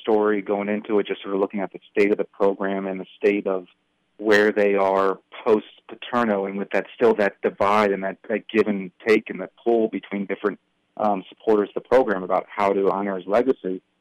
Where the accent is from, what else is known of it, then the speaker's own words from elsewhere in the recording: Maryland, United States; I grew up in the Maryland area when Len Bias died